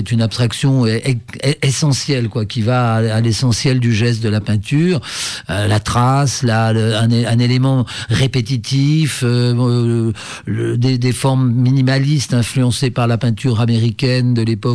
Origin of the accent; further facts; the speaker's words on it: Rennes, Brittany, France; moved away as an adult; Non, alors je suis né en Bretagne, moi. J'ai vécu en Bretagne, à Rennes principalement.